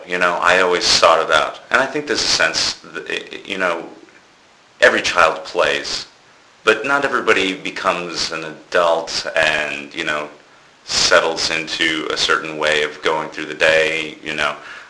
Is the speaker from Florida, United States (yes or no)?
no; Wisconsin, United States; I was raised in Wisconsin, and I lived in a small town, and we lived outside of that small town